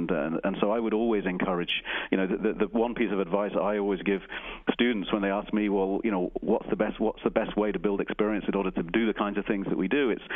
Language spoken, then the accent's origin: English; United Kingdom; now in United States; having moved from my home country, the UK, to America